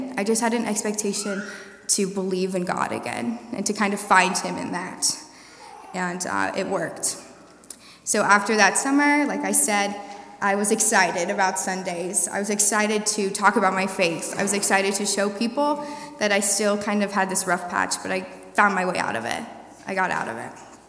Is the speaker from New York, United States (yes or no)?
no; Highlands Ranch, Colorado, United States; I grew up in Highlands Ranch, Colorado, and I loved church.